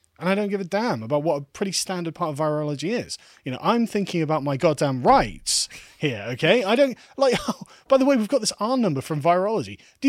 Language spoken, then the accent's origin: English; United Kingdom; We being British, we should have a stiff upper lip about this.